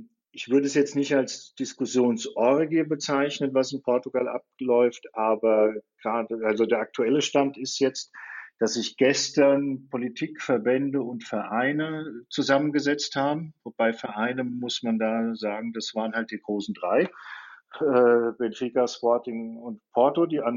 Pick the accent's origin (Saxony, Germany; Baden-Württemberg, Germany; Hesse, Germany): Hesse, Germany; Offenbach; Ich komme aus Offenbach und bin inzwischen schon 55 Jahre alt.